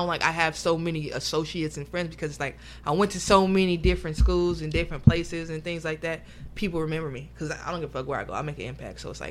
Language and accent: English; Oakland, California, United States; born there; I was born in Oakland.